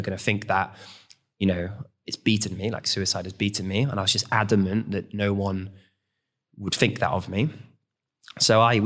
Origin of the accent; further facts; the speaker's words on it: St Ives, South West England, United Kingdom; So I grew up in Cornwall, St. Ives, holiday town, cocktails, beach, barbecues, where you're meant to be happy most of your life.